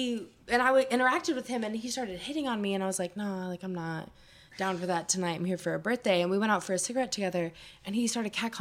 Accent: Indianapolis, Indiana, United States; Like, I grew up in Indianapolis downtown, and we were walking and we were catcalled.

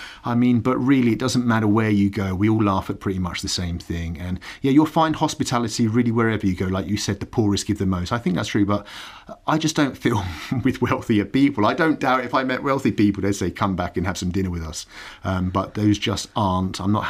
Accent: England, United Kingdom; And as an Englishman who values politeness so highly, it's a real pleasure being here.

